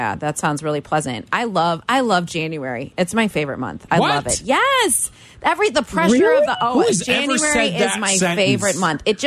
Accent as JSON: {"language": "English", "region": "Florida", "country": "United States", "tie": "born or raised there", "said": "I like winter. I don't know why. I grew up in Florida. Like, what is wrong with me?"}